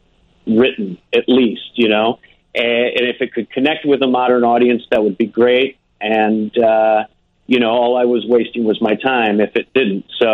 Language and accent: English; Barrington, Illinois, United States; I grew up in Barrington